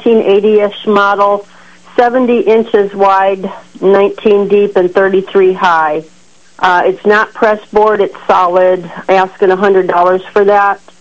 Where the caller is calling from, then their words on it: Birdsville, New York, United States; Hi, Birdsville, New York.